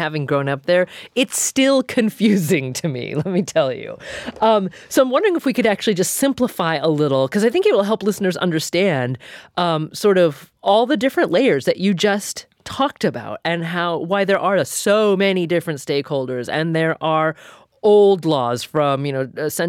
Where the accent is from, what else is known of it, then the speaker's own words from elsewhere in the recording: Pacific Northwest, United States; I grew up in the Pacific Northwest, so a little further west than where you are and further north.